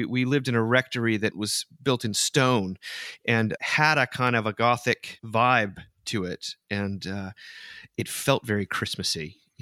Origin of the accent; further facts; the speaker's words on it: New York, United States; we grew up outside in Westchester County, and there was a lot of sledding, a lot of snow